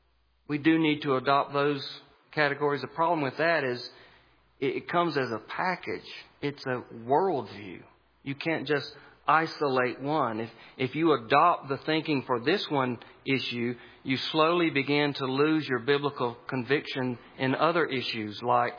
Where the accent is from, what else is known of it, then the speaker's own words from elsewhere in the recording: the South, United States; I'm a white guy, born and raised in the South.